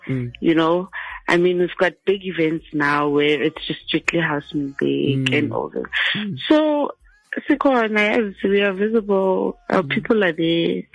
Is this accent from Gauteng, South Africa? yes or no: yes; Alexandra, Gauteng, South Africa; I grew up in Alexandra.